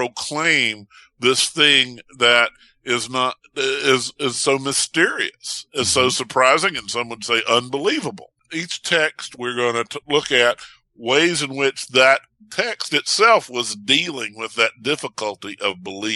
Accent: the South, United States; accent: Southern; I am going to say that the fellowship time will be taken up with David translating my Southern accent to his friends in Seattle.

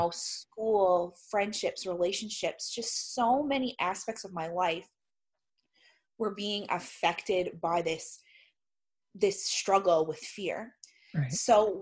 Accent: Newfoundland and Labrador, Canada; I am from Canada, from a little province called Newfoundland

